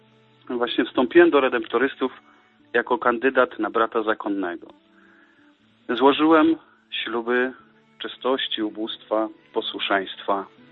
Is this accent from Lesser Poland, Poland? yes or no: no; Elbląg, Warmian-Masurian Voivodeship, Poland; Pochodzę z parafii redemptorystów w Elblągu, gdzie się urodziłem, wychowałem.